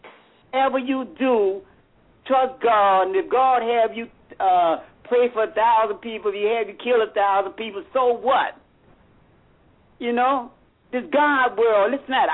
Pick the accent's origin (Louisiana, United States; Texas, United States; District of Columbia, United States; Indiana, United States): Louisiana, United States; New Orleans; Oh, well, no, I'm from New Orleans. I'm calling